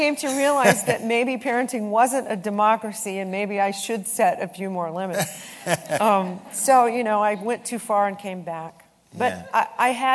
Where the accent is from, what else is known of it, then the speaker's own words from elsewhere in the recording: New York, United States; I love the South, but I'm a New Yorker.